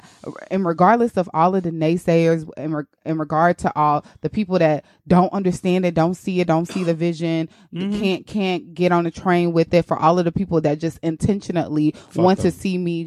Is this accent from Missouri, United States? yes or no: yes; St. Louis, Missouri, United States; who is a phenomenal choreographer in St. Louis, Missouri, back home in my Anthony Red Williams in my hometown.